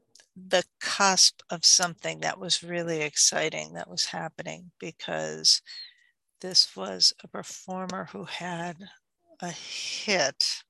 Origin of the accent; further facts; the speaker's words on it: Plattsburgh, New York, United States; moved away as an adult; I grew up in Plattsburgh and left there in 1982 when I went off to college.